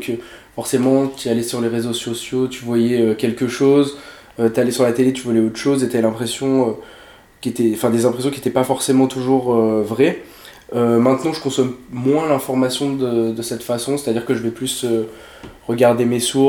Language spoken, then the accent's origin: French; Grand Est, France; J'ai 22 ans, je viens de l'Aube et puis je suis étudiant.